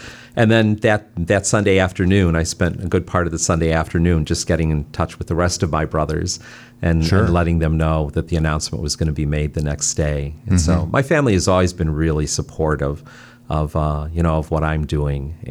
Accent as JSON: {"language": "English", "town": "Cleveland", "region": "Ohio", "country": "United States", "tie": "born or raised there", "also_born_or_lived": "Elkhart, Indiana", "said": "So my family is originally from Cleveland. Most of us were born here in Cleveland. I'm the second oldest of seven boys. I have six brothers. So we did do some moving when I was younger. My family lived in Elkhart, Indiana for about 5 years."}